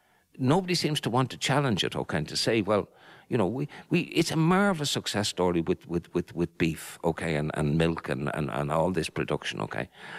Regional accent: Ballybough, Leinster, Ireland; I'm from Ballybock.

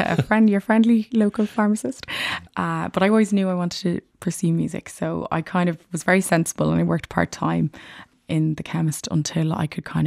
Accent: Maynooth, Leinster, Ireland; also born or lived in Kenya / London; My very first Christmas was in Kenya, where I was born. Then we spent some years in London when I was a child. But I grew up in Maynooth.

